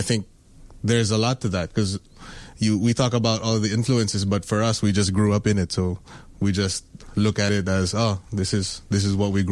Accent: Philippines; So I'm Filipino that grew up in the Philippines.

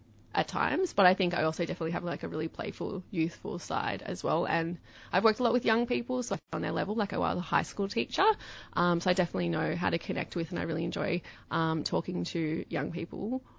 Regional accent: Canberra, Australian Capital Territory, Australia; I know growing up in Canberra, there was no queer group.

